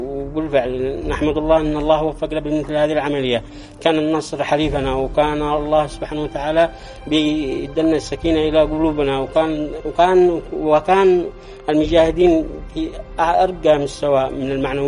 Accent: Dhamar, Yemen; من دمار جبل الشرق

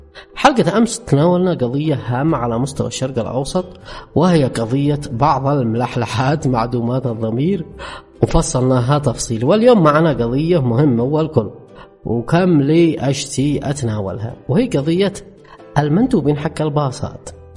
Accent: Yemen; ساعة اللي رجموهن عندنا في اليمن على عطان وعلى نقم، كيف كان عاد عيقعبهم؟ أما احنا شعب الإيمان سلام الله علينا

